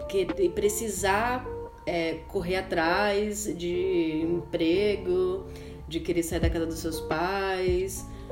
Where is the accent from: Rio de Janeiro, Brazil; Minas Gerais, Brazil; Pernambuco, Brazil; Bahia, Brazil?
Bahia, Brazil; Salvador; now in São Paulo, Brazil; Desde sempre eu me vi na minha cidade natal, que é Salvador.